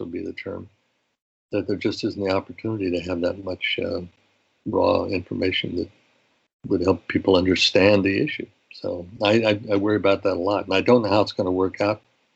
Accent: Kansas City, Missouri, United States; I think I grew up in Kansas City

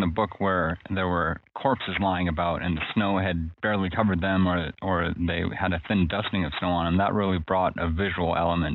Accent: Maine, United States; I grew up in Maine, so I'm familiar with the concept.

